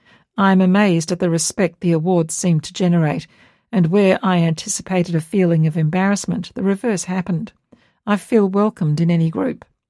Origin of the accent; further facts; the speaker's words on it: Yenda, New South Wales, Australia; I grew up in Yenda and recall the former World War I soldiers who settled in the area because they wanted to build better lives for themselves and their families.